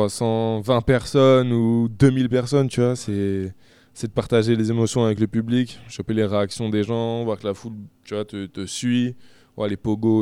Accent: Nantes, Pays de la Loire, France; Voilà, je viens de la ville de Nantes.

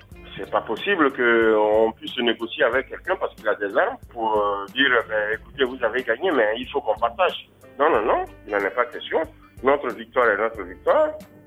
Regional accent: Côte d’Ivoire; Nous sommes tous des Ivoiriens, nous pensons au bien-être des Ivoiriens et nous voulons que ce pays-là se développe normalement.

